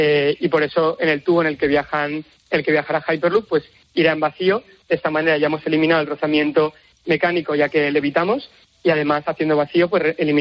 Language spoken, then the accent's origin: Spanish; Valencia, Valencian Community, Spain; nosotros, que somos de España, que somos de Valencia